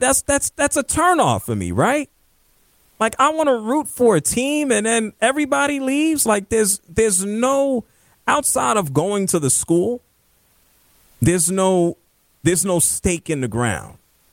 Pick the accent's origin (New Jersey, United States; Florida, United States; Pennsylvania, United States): Pennsylvania, United States; Philadelphia; born there; I was born in Philly, so whatever, but I'm sitting here with a Drexel shirt on.